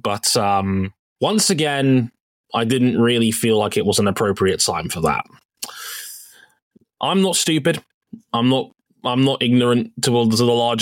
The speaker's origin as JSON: {"language": "English", "country": "United Kingdom", "said": "I'm a Brit."}